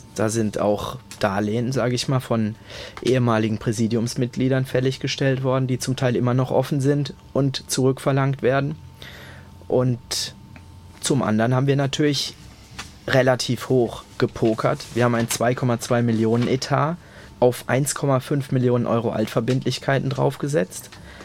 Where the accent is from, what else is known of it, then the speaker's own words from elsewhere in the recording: Walldorf, Baden-Württemberg, Germany; nicht zuletzt kommen wir beide aus Walldorf, was ja nun auch ein Zufall irgendwo ist.